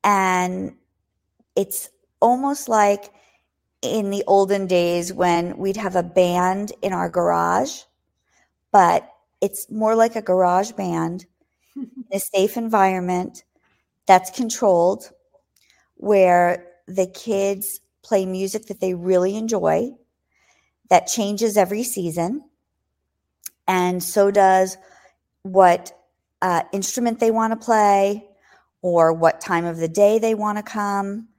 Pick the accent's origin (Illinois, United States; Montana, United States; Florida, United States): Florida, United States; Parkland; So he found School of Rock, where we used to live in Florida. We're from Parkland, Florida, and we had a school in Boca Raton, Florida.